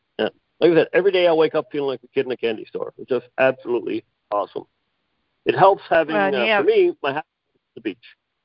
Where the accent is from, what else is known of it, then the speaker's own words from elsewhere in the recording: Canada; I'm Canadian.